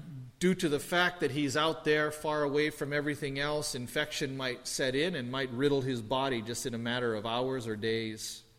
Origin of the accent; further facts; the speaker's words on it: Philippines; I'm Filipino, so it's actually I forgot to shave this week.